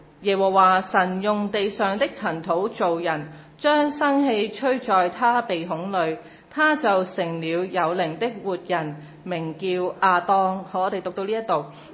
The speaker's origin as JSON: {"language": "Cantonese", "country": "China", "said": "咁可能我哋中國人會覺得你即係講乜啊咁樣"}